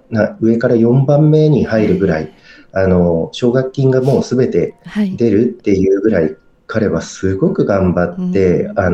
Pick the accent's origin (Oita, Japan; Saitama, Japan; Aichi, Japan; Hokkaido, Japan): Oita, Japan; 僕たちも大分出身なんで、